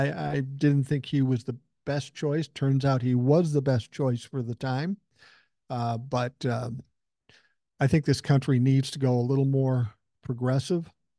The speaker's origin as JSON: {"language": "English", "town": "Minneapolis", "region": "Minnesota", "country": "United States", "tie": "born or raised there", "said": "I said, well, I was raised in South Minneapolis, so I come by that naturally."}